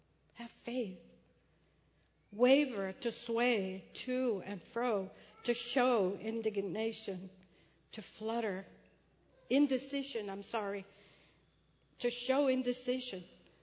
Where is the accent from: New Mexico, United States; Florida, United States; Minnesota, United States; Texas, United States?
Texas, United States; Brownsville; I was raised in Brownsville, Texas, right close to the Gulf Coast.